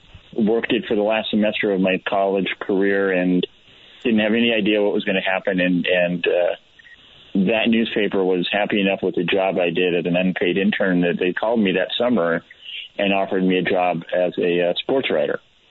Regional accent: Modesto, California, United States; I was born and raised in Modesto, and I always liked media.

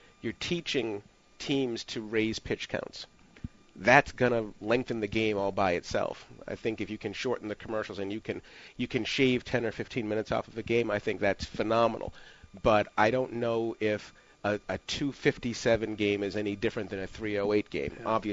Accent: Boston, Massachusetts, United States; Oh, I grew up in Boston.

